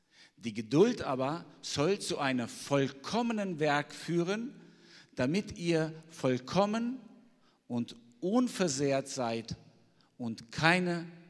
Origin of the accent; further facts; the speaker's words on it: Albania; German is a second language; now in Germany; Ich komme ursprünglich aus Albanien, bin aber 30 Jahre jetzt in Deutschland.